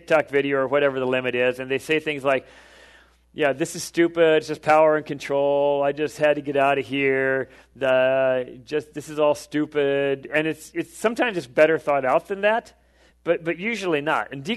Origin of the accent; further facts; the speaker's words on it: South Dakota, United States; I'm from South Dakota. I think we lead the league. So we had racism in Sioux Falls.